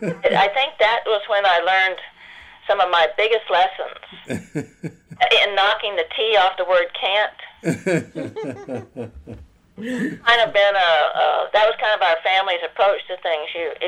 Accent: Oak Ridge, Tennessee, United States; born there; I was born in Oak Ridge, Tennessee. I was actually the first baby born there in the hospital

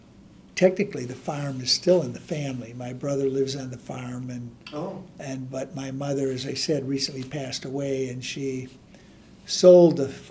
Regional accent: Harvard, Illinois, United States; also born or lived in Woodstock; So I was born in Woodstock, but my parents were renting a farm near Harvard, Illinois.

